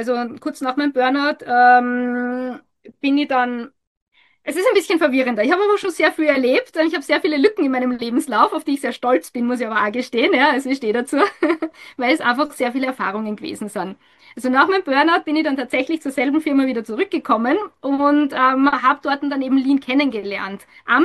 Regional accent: Austria; now in Spain; die hätte ich gern bei uns in Österreich.

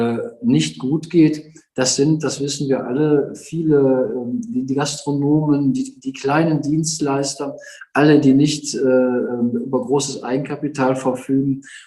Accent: Rhineland, Germany; wir sind Rheinländer

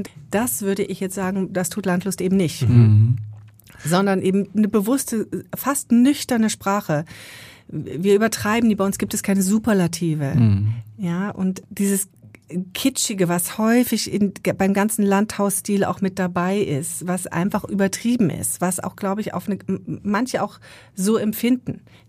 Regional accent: South, Germany; ich bin ja nun im Süden groß geworden

